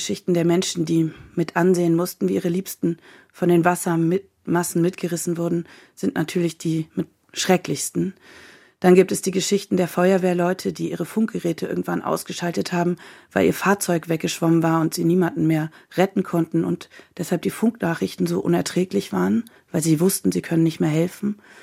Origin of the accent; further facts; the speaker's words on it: Kreuzberg, Rhineland-Palatinate, Germany; bevor sie am Mittwochabend vor 3 Jahren durch meinen Heimatort Kreuzberg gerauscht ist